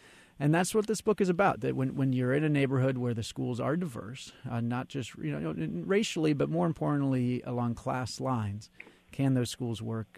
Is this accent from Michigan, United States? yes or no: no; Chesterfield, Missouri, United States; I grew up in West County, outside of St. Louis, Chesterfield, in the Parkway School District.